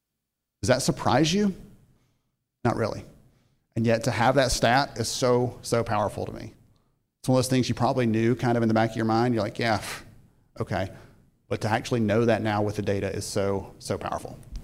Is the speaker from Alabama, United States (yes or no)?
yes; Alabama, United States; I'm from Alabama. We don't do the cold very well, okay?